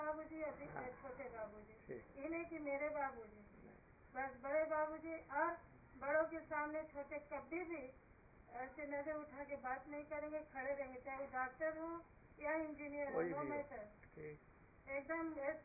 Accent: Patna, Bihar, India; Patna, proper Patna की।

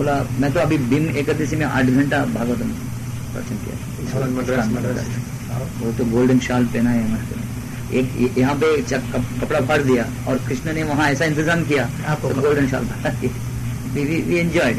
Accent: South India, India; Hindi is a second language; नहीं मैं मद्रासी लोग, तो बचपन से

